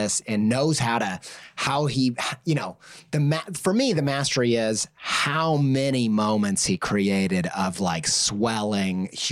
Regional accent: Midwest, United States; you know, I grew up in the Midwest, uncultured

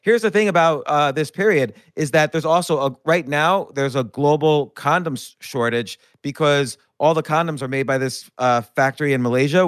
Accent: New York City, New York, United States; And I'm a New Yorker. I'm sick of New York.

